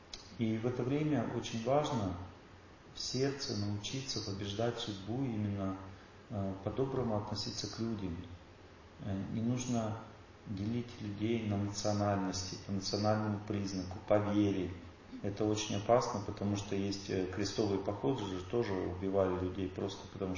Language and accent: Russian; Russia; она когда увидела, что я русский, она побелела просто и швырнула мне этот паспорт.